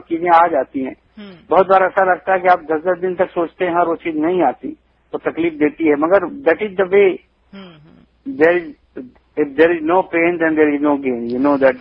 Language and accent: Hindi; Varanasi, Uttar Pradesh, India; north India से मैं belong करता हूँ, मैं बनारस का रहने वाला हूँ